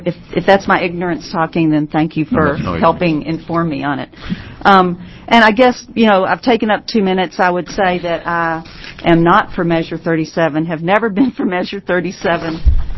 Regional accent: Tennessee, United States; moved away as an adult; now in Corbett, United States; In 1993, I moved to Oregon from Tennessee

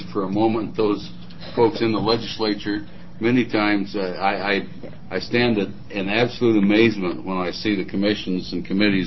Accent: Oregon, United States; I'm from Eastern Oregon, and so I try to use the call, and when I say Eastern Oregon, I mean way Eastern Oregon

